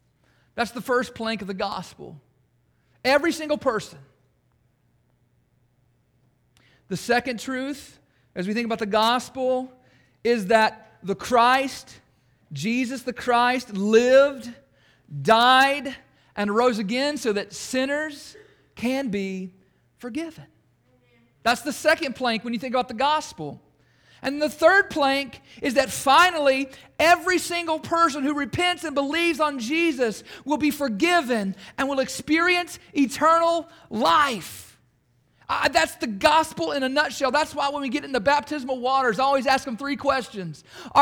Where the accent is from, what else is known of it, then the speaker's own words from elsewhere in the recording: Bowling Green, Kentucky, United States; I was born in Bowling Green, the old hospital there in 1980, and raised my entire life out in the country.